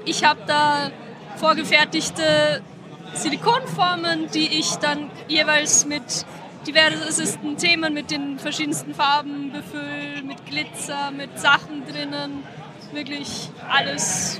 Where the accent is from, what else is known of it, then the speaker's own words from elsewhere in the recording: Lower Austria, Austria; ich komme aus Niederösterreich, aus dem Weinviertel, aus der Nähe von Wolkersdorf.